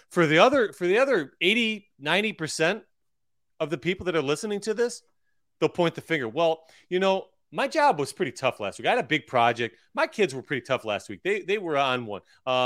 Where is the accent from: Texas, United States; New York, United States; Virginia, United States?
New York, United States; Gerry; So I grew up in Gary, New York, G-E-R-R-Y, Gary, New York.